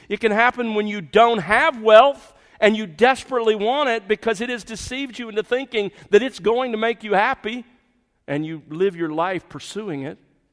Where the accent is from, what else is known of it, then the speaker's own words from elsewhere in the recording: the South, United States; growing up in the South, I saw a graphic illustration of this reality almost every day of my life